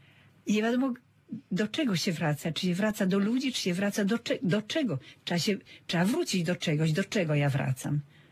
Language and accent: Polish; Warsaw, Masovian Voivodeship, Poland; born there; ja, która się urodziłam w Warszawie.